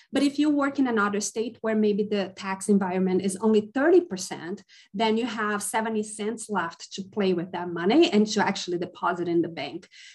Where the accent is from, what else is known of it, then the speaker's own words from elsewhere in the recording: South Region, Brazil; Spanish is a language that I learned over the years just because I'm from Brazil and south of Brazil, surrounded by countries that speak Spanish.